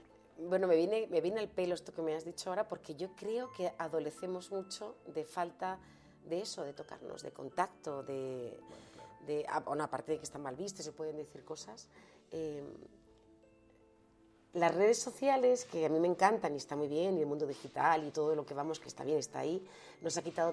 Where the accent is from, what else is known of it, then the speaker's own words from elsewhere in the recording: Asturias, Spain; Como buena asturiana